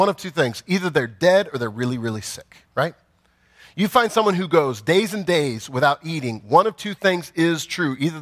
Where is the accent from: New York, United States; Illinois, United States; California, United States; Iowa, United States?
Iowa, United States; I'm from Iowa.